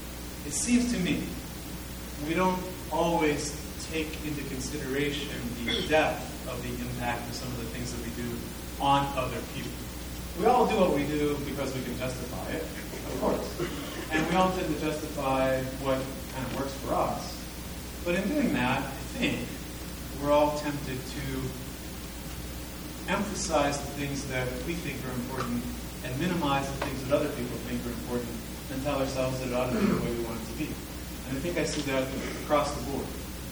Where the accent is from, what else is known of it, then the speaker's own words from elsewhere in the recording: Pennsylvania, United States; I grew up in Washington County, and the Ku Klux Klan was still burning crosses in Fayette County, right below where I lived growing up.